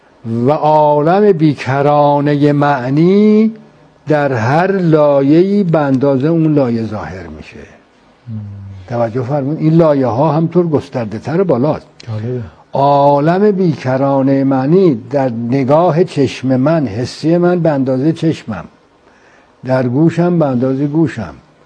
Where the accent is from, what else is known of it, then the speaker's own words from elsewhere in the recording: Iran; ما ایرانی هستیم، الان در این اتاق نشستیم